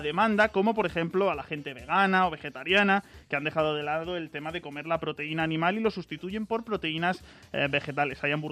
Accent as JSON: {"language": "Spanish", "region": "Community of Madrid", "country": "Spain", "said": "siendo los madrileños los que más predispuestos estamos a comer los insectos"}